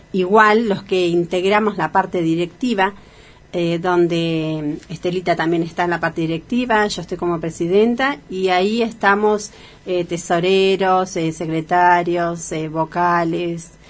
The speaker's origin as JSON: {"language": "Spanish", "country": "Argentina"}